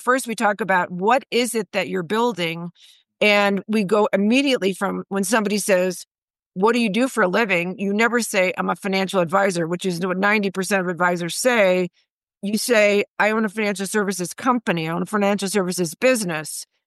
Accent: Dallas, Texas, United States; I'm from Dallas, Texas.

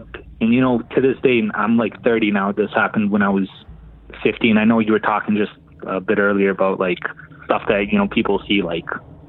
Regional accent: London, Ontario, Canada; I'm from London, Ontario.

